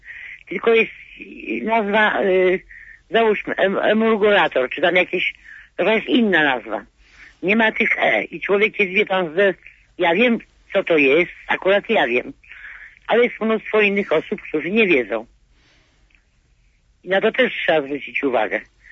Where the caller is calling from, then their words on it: Warsaw, Masovian Voivodeship, Poland; Ja nie jestem rolniczką … z Warszawy.